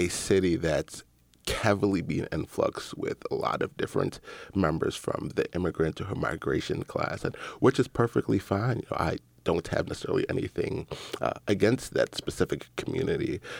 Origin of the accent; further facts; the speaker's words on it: Gaithersburg, Maryland, United States; born there; I consider myself a Cameroonian American. I was born here in Gaithersburg, too, also.